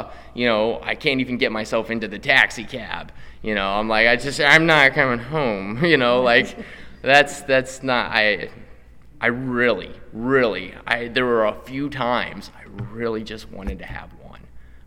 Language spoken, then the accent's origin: English; Ohio, United States; For some reason, you know, I grew up in Ohio. We could get weed pretty easily, though.